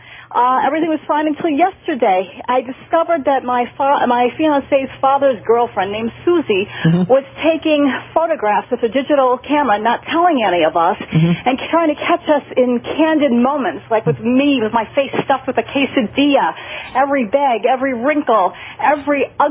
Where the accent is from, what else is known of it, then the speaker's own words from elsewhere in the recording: Buffalo, New York, United States; I'm 49. My fiancé is 53. I'm from Buffalo, New York.